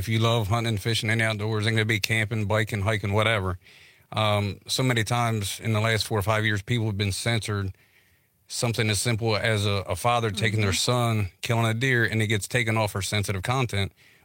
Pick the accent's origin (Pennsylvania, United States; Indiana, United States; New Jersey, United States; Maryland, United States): Maryland, United States; We're from the South.